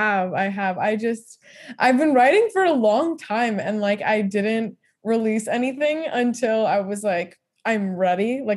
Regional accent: New Jersey, United States; now in Boston, United States; Yes, I'm based in Boston. I'm from Jersey.

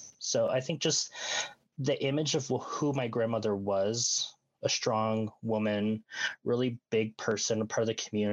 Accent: New Mexico, United States; I let them know I'm from the Navajo Nation, from New Mexico.

